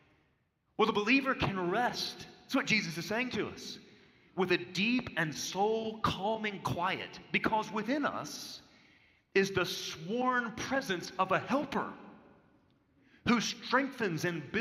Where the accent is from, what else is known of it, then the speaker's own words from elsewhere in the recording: Mobile, Alabama, United States; I remember I grew up in Mobile, and my sister was an Azalea Trail maid, and she was awesome.